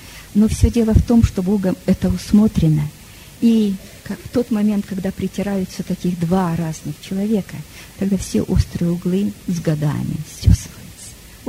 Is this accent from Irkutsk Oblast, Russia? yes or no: yes; Tulun, Irkutsk Oblast, Russia; когда я приехала к нему невестой из Сибири, из Тулуна.